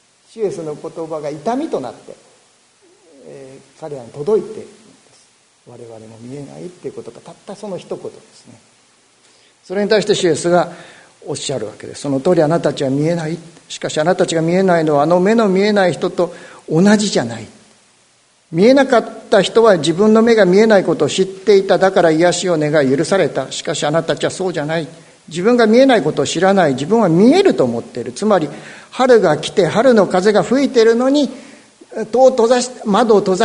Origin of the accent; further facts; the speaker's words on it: Tsuyama, Okayama, Japan; 津山っていうところで生まれ育ったんですが、そこに行くと、もう十数年行ってないんですけど、10年近く私は津山に足踏み入れてませんが、